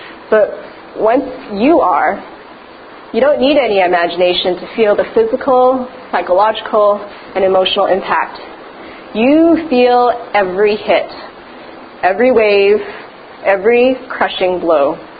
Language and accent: English; Edmonton, Alberta, Canada; now in Vancouver, Canada; But growing up in Edmonton, and since moving to Vancouver